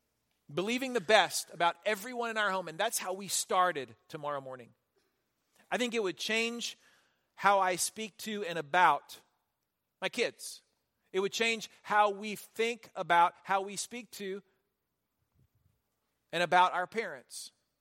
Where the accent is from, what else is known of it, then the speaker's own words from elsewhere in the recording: Houston, Texas, United States; I grew up in Houston, lots of pine trees on our property.